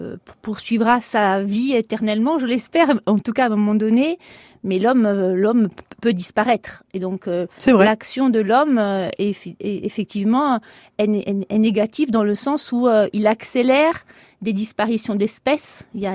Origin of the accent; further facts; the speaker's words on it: Folelli, Corsica, France; also born or lived in Belgium; moi, je suis de Folély, de Kazink, et j'ai passé tous mes étés sur la plage de San Pellegrino.